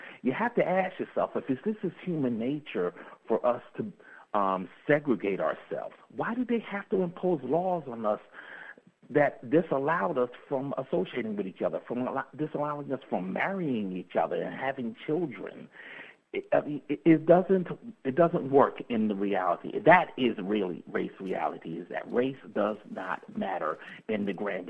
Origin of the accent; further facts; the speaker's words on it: Somerset, New Jersey, United States; I come from Somerset, New Jersey, and my lunchroom when I was in high school, I used to sit with anyone.